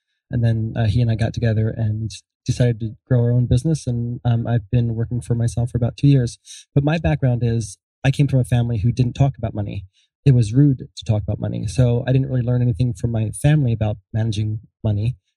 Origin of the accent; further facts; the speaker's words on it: Denver, Colorado, United States; We're from Denver, Colorado.